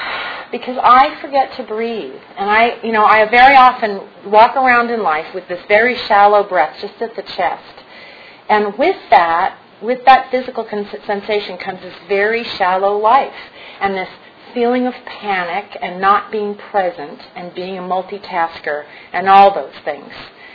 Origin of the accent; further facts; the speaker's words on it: Santa Monica, California, United States; I grew up in Santa Monica, California.